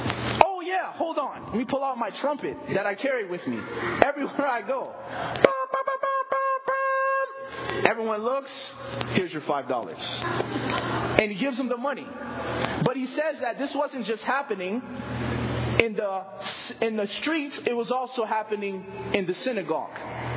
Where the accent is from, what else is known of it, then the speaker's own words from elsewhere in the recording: Chicago, Illinois, United States; also born or lived in Boston; where I grew up in Chicago and in Boston, there's a lot of homeless people.